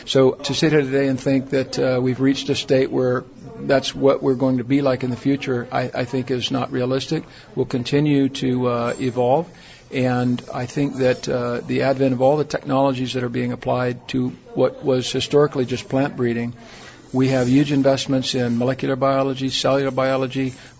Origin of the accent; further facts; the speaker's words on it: Frostproof, Florida, United States; now in Lyon, France; with HM Close. I live in Lyon, France, and I hail originally from Frostproof, Florida.